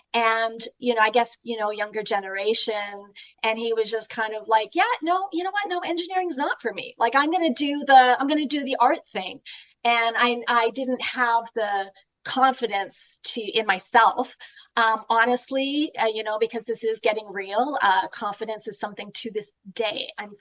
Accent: Canada; But I grew up in Canada. And my parents were farmers

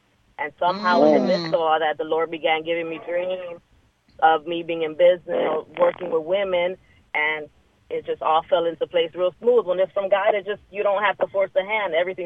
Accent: Chicago, Illinois, United States; So I'm from Chicago, Illinois.

